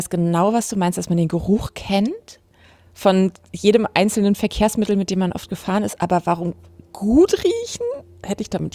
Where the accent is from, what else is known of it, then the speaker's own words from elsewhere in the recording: Hamburg, Germany; Ich bin in Hamburg groß geworden